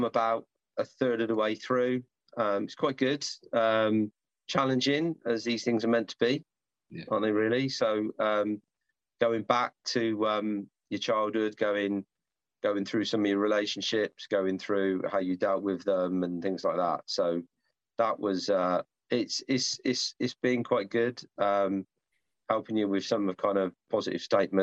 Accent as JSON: {"language": "English", "country": "Ireland", "said": "He takes the piss of the Catholic religion, and as an Irishman, you know, it's actually really funny."}